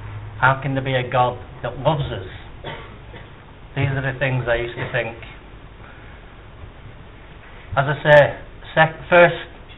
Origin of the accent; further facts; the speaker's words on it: Scotland, United Kingdom; born there; I was born in Scotland.